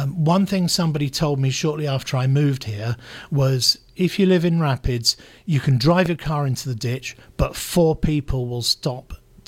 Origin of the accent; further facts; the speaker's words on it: London, United Kingdom; yes, I'm from London, but I wasn't from the middle of London where everything happens. Mm-hmm. I was, you know, I was born and brought up in the suburbs. I lived in a different suburb.